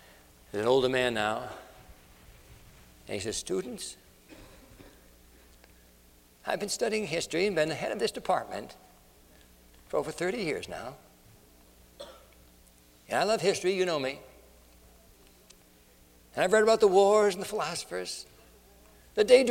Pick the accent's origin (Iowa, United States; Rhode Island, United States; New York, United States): Rhode Island, United States; Pawtucket; the first cotton mill in America was built in Pawtucket, Rhode Island, my hometown.